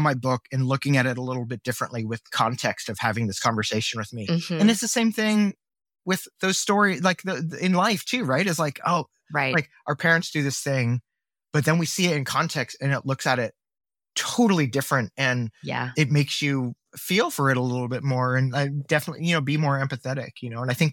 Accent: Midwest, United States; where I think when we were growing up in the Midwest, you couldn't just go somewhere and get pho, right?

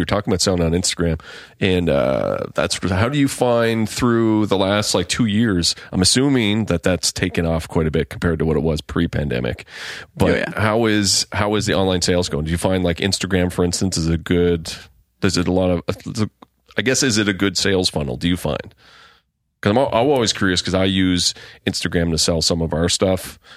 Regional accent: Nova Scotia, Canada; we grew up in Cape Breton Island, so things don't cost that much.

